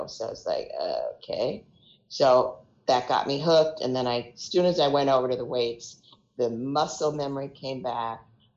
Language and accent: English; New York, United States; now in California, United States; Okay, well, I am originally from New York. I've been out in California for the last 42 years. I am 62 years old.